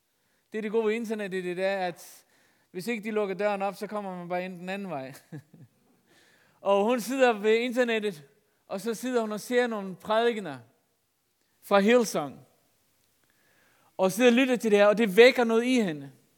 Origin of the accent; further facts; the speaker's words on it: Faroe Islands; Nej, jeg er færing.